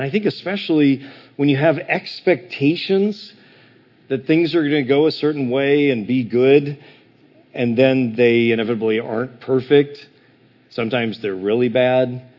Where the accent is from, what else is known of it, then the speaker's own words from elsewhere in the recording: Illinois, United States; No shame on Iowa. I'm from Illinois. It's not much different.